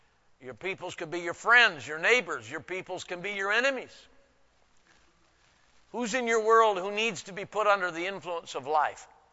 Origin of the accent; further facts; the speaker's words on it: Washington, United States; Let's say that in English or in Texan or Washingtonian, since I'm from Washington.